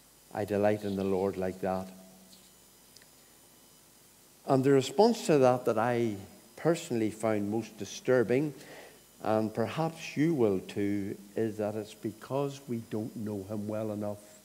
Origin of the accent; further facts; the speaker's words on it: Northern Ireland, United Kingdom; I was brought up in the North Coast, and there's a bit of that still in me, a lot of that still in me.